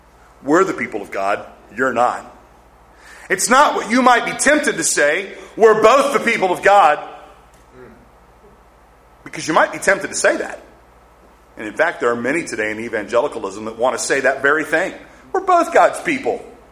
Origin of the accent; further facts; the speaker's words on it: New Jersey, United States; now in Texas, United States; Like me, I'm from New Jersey, all right?